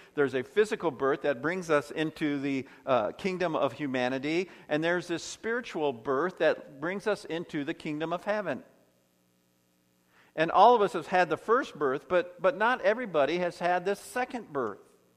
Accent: Tucson, Arizona, United States; born there; I have to accept my parents' word that I was born here in Tucson

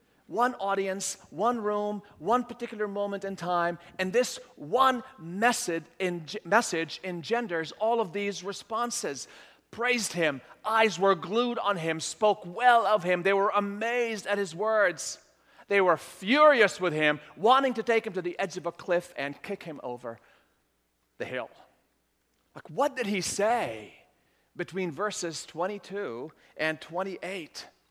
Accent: Sidon, South Governorate, Lebanon; He went to a widow in my hometown, Sidon, southern Lebanon.

